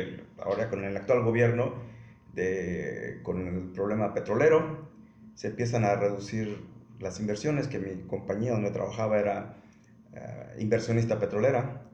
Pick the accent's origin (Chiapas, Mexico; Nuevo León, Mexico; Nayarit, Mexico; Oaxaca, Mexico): Chiapas, Mexico; moved away as an adult; also born or lived in Mexico City / United States / Qatar; De la colonia del Issste, ahí de la canchita. Por la carrera me fui a estudiar a Ciudad de México y luego trabajé para Pemex cerca de 14 años, estudié un posgrado en Estados Unidos